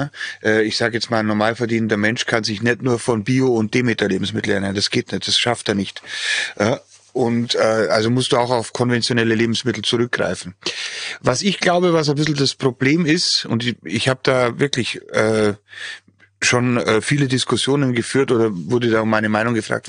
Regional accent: Bavaria, Germany; Und ich komme ja aus dem Bayerischen Wald

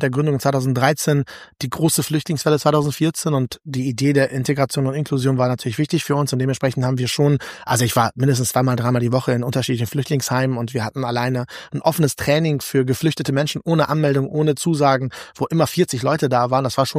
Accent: Germany; ich kann zwar ein bisschen Russisch, aber ich bin kein Russe. Ich bin Deutsch mit Migrationshintergrund.

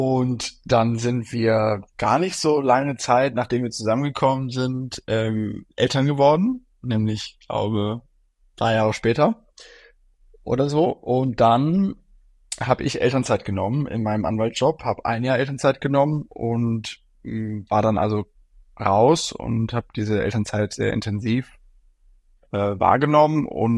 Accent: Düsseldorf, North Rhine-Westphalia, Germany; Ich bin aufgewachsen in Düsseldorf als Sohn von zwei JuristInnen, also meine Eltern beide AnwältInnen.

